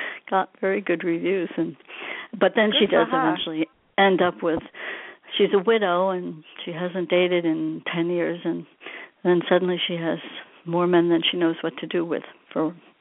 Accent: New Jersey, United States; And since I'm from Jersey and, you know, you're from the city, you know what that can feel like at times.

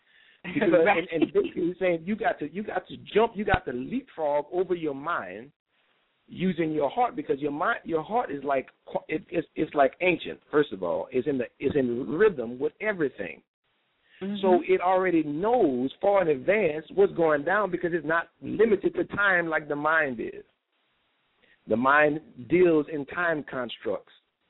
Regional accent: Abbeville, Louisiana, United States; back home in a little country town I grew up in, which is called Abbeville, Louisiana. And I love my hometown because it's just so real.

